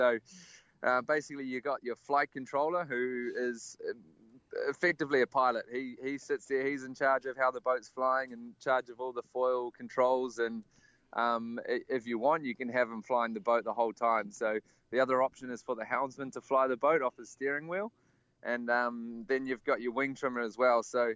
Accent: New Zealand; and I'm from New Zealand.

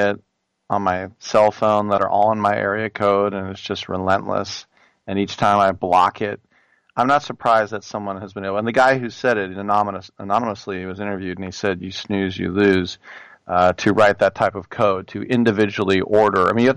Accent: California, United States; I know, I'm from California

